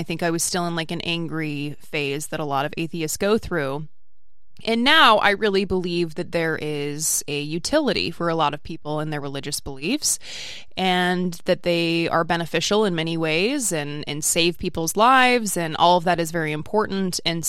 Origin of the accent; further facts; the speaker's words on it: Canada; I'm a Canadian who believes strongly in liberal, inclusive social democracy, the underlying guiding principle of both our countries.